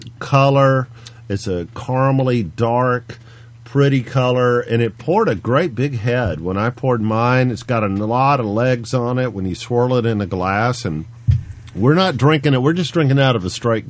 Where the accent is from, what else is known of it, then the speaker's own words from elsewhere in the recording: Tennessee, United States; I'm from Tennessee to boot.